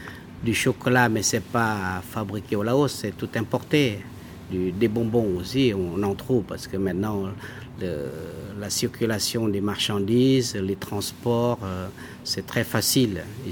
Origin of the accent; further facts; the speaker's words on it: Vietnam; Maintenant, ça vient un peu de Chine, on vient du Vietnam.